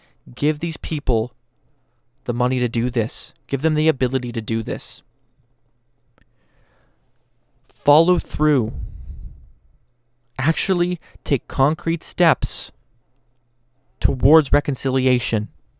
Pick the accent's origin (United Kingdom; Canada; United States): Canada; Winnipeg, Manitoba; I'm a Canadian. I'm a prairie kid. I'm from Winnipeg, Manitoba. I live on Treaty 1 territory, the original lands of the Anishinaabe, Cree, Oji-Cree, Dakota, and Dene people, and the homeland of the Métis Nation.